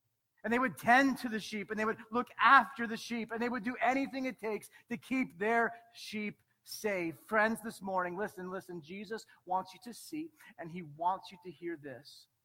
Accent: Lancaster, Pennsylvania, United States; I'm from Lancaster, Pennsylvania, and I'm still struggling with, like, what does that mean?

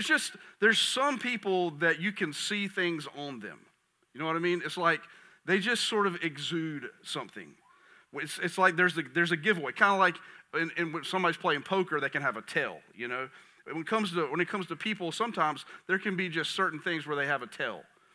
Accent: Kings Mountain, North Carolina, United States; I grew up in Kings Mountain, North Carolina. I am 50 years old, and I have lived 48 of those 50 years here in North Carolina.

